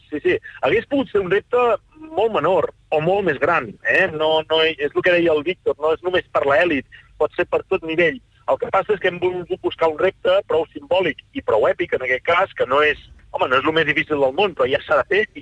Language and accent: Catalan; Girona, Catalonia, Spain; jo soc gironí